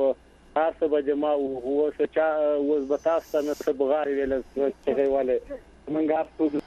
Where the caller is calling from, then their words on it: Baghlan, Afghanistan; له بغلانه مې در ته زنګ وهلی ده